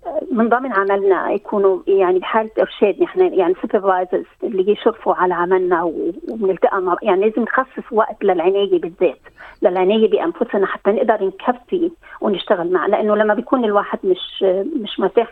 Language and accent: Arabic; Yaroun, South Governorate, Lebanon; now in Australia; وأعمل كأخصائية نفسية لأكثر من 25 سنة، من أصول لبنانية هجرت إلى أستراليا من حوالي 40 سنة تقريبا، من ضياع حلو كتير اسمه يارون بجنوب الجنوب بلبنان، ومعروفة بالهجرة على مدى الأجيال.